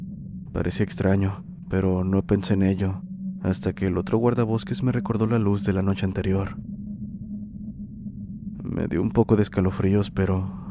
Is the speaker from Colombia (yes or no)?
no; Danlí, El Paraíso, Honduras; y también de Danli, mi ciudad natal.